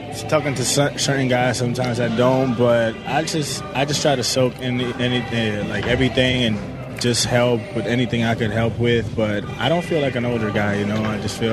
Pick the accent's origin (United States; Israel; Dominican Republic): Dominican Republic; I grew up down in the Dominican Republic, and I played baseball, little leagues and all that stuff.